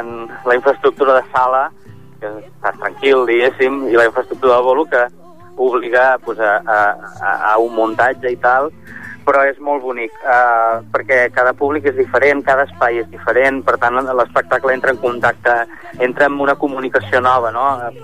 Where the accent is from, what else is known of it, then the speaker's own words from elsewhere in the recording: Tarragona, Catalonia, Spain; som els dos de Tarragona, ja ens coneixíem